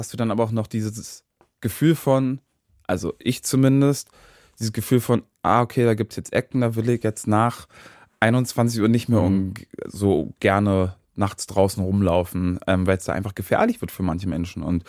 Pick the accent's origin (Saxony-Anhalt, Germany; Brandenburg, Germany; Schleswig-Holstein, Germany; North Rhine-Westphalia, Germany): Brandenburg, Germany; accent: Brandenburg dialect; Ich glaube, man hört das auch so aus meinem Dialekt raus, Brandenburger Dialekt, den man schwer verstecken kann.